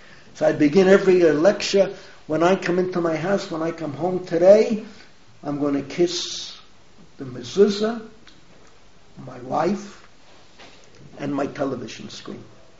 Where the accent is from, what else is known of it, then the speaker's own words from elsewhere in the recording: United States; We didn't realize that growing up in America.